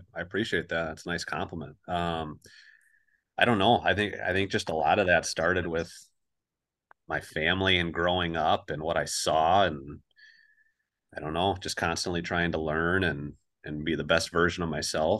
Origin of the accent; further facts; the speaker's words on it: Dubuque, Iowa, United States; moved away as an adult; now in Wisconsin, United States; Opened it in 2015 when I moved to Wisconsin with my wife, Kelsey. So we moved from Iowa, where I was from, in Dubuque, and then moved up here.